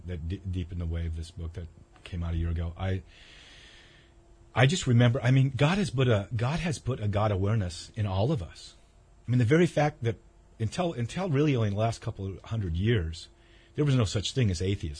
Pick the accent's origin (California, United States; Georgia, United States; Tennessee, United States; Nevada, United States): California, United States; Santa Cruz; I was raised in Santa Cruz, California. Cold water.